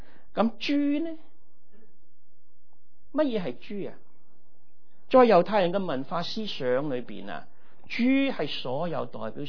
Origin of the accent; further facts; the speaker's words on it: United States; 但我哋美国人啊，我哋以为狗啊，